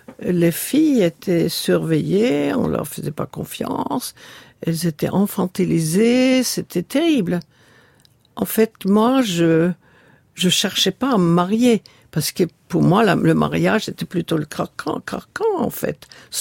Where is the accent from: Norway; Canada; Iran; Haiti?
Norway; Oslo; moved away as an adult; mon enfance et ma jeunesse en Norvège, puisque je suis née en Oslo et j'ai vécu jusqu'à l'âge de 19 ans dans ce pays.